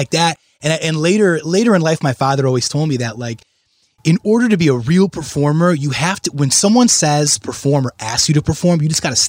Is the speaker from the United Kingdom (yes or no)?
no; Redford, Michigan, United States; But I grew up in Redford, and it was just a huge struggle.